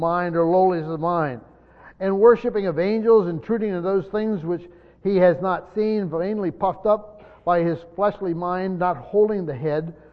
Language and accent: English; Pennsylvania, United States; I grew up in a small town, you know where I Shikshini. We had a little Baptist church in my hometown.